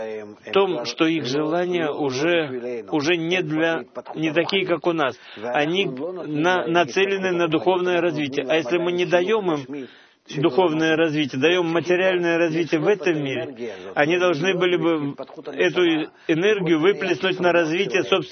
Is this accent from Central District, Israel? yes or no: no; Tel Aviv, Tel Aviv District, Israel; я из Тель-Авива.